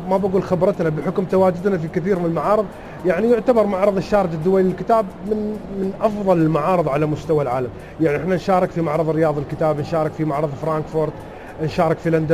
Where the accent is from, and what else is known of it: United Arab Emirates